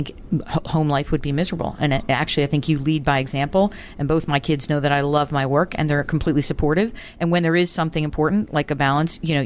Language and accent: English; Baltimore, Maryland, United States; Baltimore, Maryland.